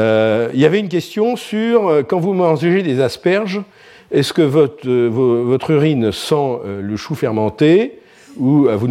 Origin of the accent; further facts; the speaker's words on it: Grand Est, France; Alors, je suis alsacien, et les asperges, en ce moment, c'est très important en Alsace.